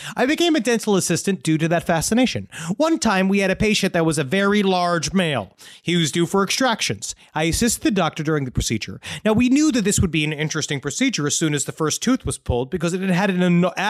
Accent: Virginia Beach, Virginia, United States; In my hometown of Virginia Beach

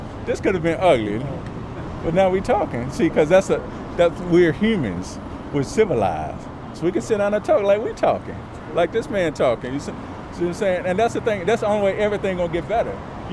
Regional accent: United States; born there; I'm an American. You understand? I was born here. I served in the United States Army.

